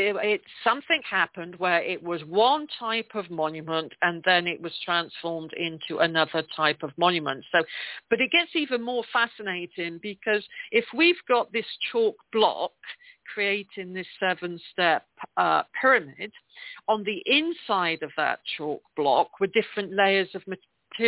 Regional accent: England, United Kingdom; accent: English; That's my English accent. I do apologize.

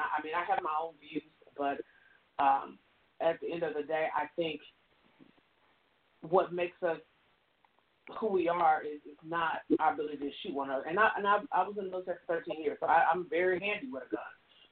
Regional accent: Michigan, United States; and I'm from an area where I'm from Michigan, which is, you know, the area I'm from is not far from Chicago.

